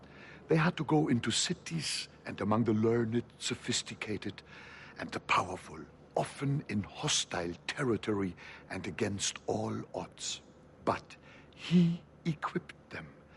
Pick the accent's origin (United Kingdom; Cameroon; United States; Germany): Germany; North Germany; You know, I grew up in North Germany at the mouth of the river Elbe. It is a tidal area.